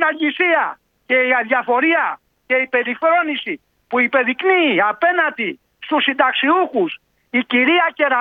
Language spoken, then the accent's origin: Greek; Lefkimmi, Ionian Islands, Greece; Θέλω να πάω στο χωριό μου στη Λευκύμη